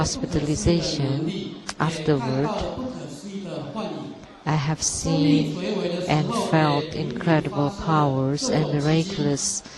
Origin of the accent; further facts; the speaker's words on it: Kobe, Hyogo, Japan; English is a second language; It's my first time here. I came from Kobe, Japan, and the spiritual chapter there.